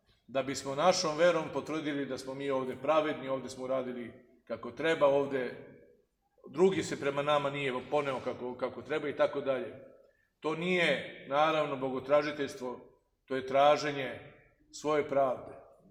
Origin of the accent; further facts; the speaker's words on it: Serbia; To je nešto što mi kao Srbi nosimo u sebi.